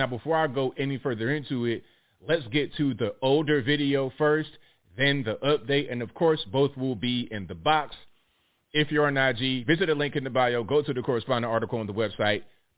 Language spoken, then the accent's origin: English; Virginia, United States; Y'all know I'm from Virginia. I've been to D.C. a lot.